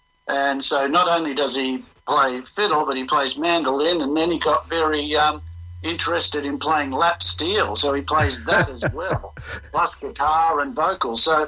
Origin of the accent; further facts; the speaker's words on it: Australia; also born or lived in Rockhampton; I lived in a caravan for the next 6.5 years, travelling around Australia. And so, an unusual childhood.